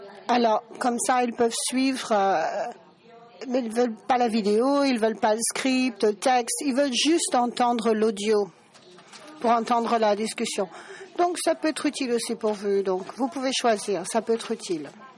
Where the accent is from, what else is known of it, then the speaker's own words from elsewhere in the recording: Turkey; moi je ne parle pas l'anglais, je suis pas native de l'anglais. Moi je suis de Turquie. Vous avez donc à me suivre avec mon accent.